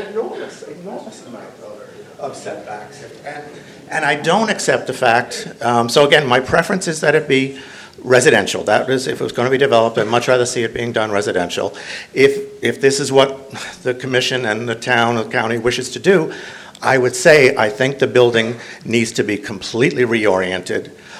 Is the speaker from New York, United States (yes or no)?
yes; New York, United States; now in The Villages, United States; We come from Long Island, which is too dense. When we came down here, when we drove into the villages, I was so impressed with the master planning